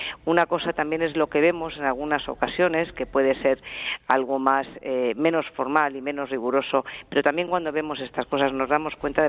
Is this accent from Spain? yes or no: yes; Spain; yo muy orgullosa como española.